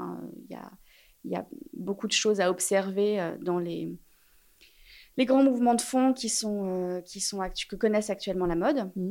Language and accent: French; Paris, Île-de-France, France; J'ai grandi à Paris et j'ai été du coup baignée dans cette atmosphère où tout est beau.